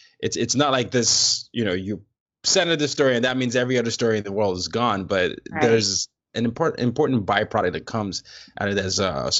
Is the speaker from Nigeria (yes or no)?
yes; Nigeria; being Black or being an African. I'm Nigerian, or being Nigerian